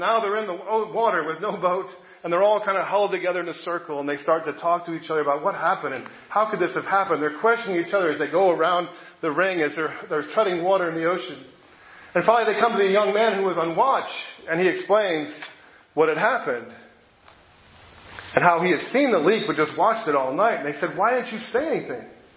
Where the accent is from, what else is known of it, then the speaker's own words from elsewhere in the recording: New Jersey, United States; I knew some people when I was growing up in New Jersey from Philly